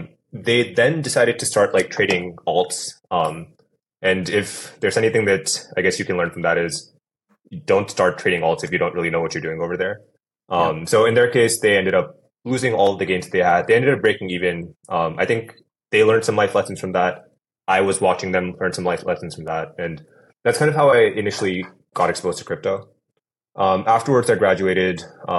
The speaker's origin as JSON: {"language": "English", "region": "California", "country": "United States", "tie": "born or raised there", "said": "So my story is that I grew up in the Bay Area. I lived in different parts of the South Bay, East Bay, and then I ended up going down to college in LA. So I've been basically in California most of my life."}